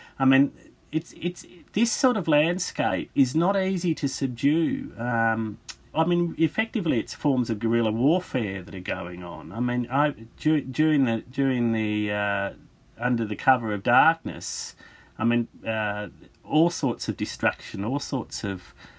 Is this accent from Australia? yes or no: yes; Australia; But I'm an Australian historian. I mean, I've studied the frontier in Australia. I'm more familiar with it.